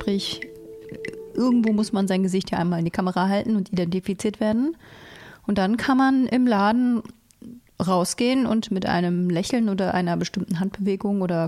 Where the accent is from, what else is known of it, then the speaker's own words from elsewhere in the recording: North Rhine-Westphalia, Germany; Ein Hidden Champion aus meiner Heimat.